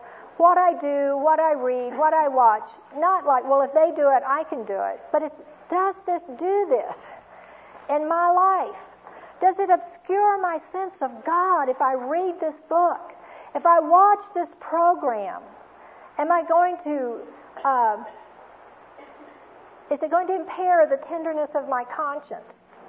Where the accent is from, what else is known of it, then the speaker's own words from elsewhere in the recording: Houston, Texas, United States; Now, you all, I grew up in Houston, Texas. I did not listen to country western music.